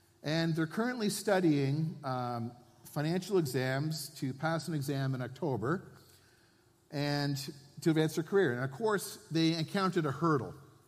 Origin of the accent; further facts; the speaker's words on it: Cape Breton, Nova Scotia, Canada; now in Alberta, Canada; Yes, I'm from Cape Breton. How's she going by? Okay. So we've immigrated to Alberta in 2015. We're economic immigrants.